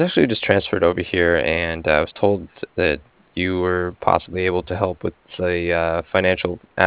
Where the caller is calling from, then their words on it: Cardiff, Wales, United Kingdom; I was calling from Cardiff